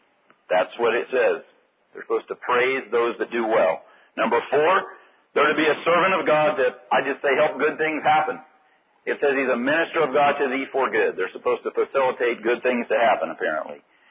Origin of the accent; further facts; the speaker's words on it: Modesto, California, United States; As I grew up in West Modesto